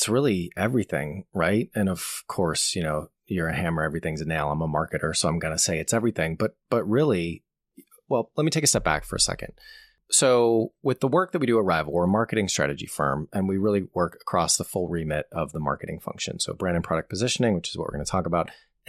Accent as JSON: {"language": "English", "town": "Boston", "region": "Massachusetts", "country": "United States", "also_born_or_lived": "New York", "lives_now": "United Kingdom", "said": "I'm not from this part of the world originally. I'm from the Boston area. I spent a long time in New York before moving over here."}